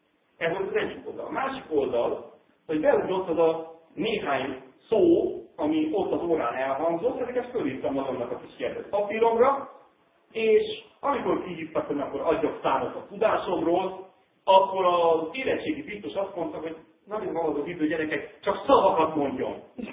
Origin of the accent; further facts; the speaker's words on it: Ocsa, Pest, Hungary; én Ócsán nőttem föl